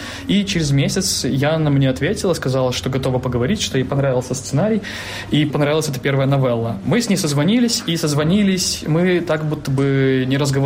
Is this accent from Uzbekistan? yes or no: no; Belarus; не только потому, что мы белорусы, которые протестуют против этой системы